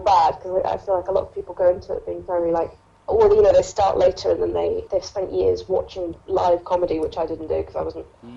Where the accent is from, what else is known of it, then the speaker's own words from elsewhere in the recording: Edinburgh, Scotland, United Kingdom; I grew up in Edinburgh, so I knew the Fringe was there.